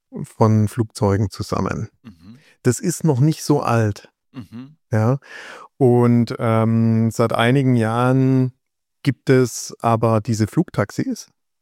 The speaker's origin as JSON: {"language": "German", "town": "Heilbronn", "region": "Baden-Württemberg", "country": "Germany", "tie": "born or raised there", "said": "weil ich da aufgewachsen bin in der Gegend"}